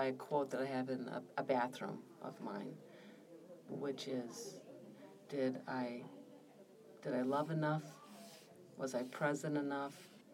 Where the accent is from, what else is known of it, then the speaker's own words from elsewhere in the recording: Midwest, United States; I really learned and experienced that growing up in the Midwest.